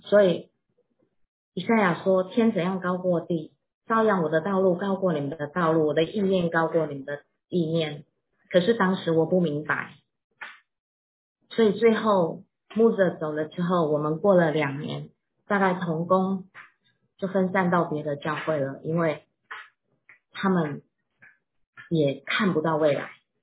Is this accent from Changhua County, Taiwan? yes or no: yes; Zhuoshui, Changhua County, Taiwan; born there; 我出生的地方是浊水，在彰化，在台湾的中部。那有一条溪叫做浊水溪，所以真的是浊的。